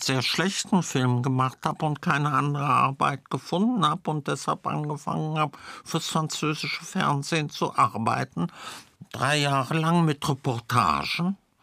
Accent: Frankfurt, Hesse, Germany; born there; Ich bin ja nur zufällig in Frankfurt geboren.

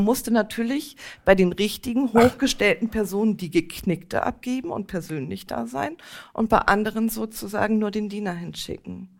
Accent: Lübeck, Schleswig-Holstein, Germany; also born or lived in Hamburg; Also ich bin in Hamburg geboren, ja, aber in Lübeck aufgewachsen.

